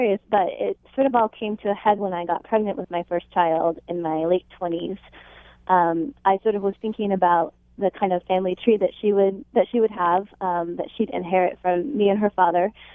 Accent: Oregon, United States; also born or lived in Seattle; I was growing up in Oregon after being born and adopted in Seattle.

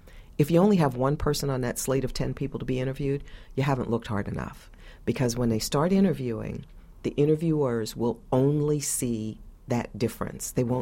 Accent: Northeast, United States; I may be different because I'm from the Northeast. I now live in the South

